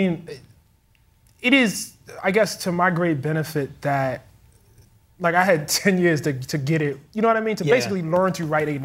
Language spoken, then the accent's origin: English; Baltimore, Maryland, United States; You know, I'm from Baltimore, Maryland.